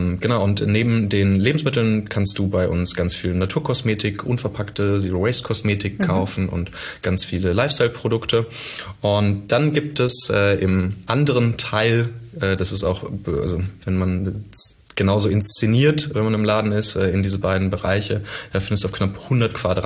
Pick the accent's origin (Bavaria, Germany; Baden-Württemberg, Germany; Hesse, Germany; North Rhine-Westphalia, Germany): North Rhine-Westphalia, Germany; Witten; also born or lived in Cologne; habe es jetzt persönlich in 30 Jahren auch nie so richtig weit aus dem Ruhrgebiet weggeschafft. Ich habe mal für anderthalb Jahre in Köln gewohnt. Ansonsten ist Witten tatsächlich meine Heimat und ich kann mir überhaupt nicht vorstellen, in Berlin zu wohnen.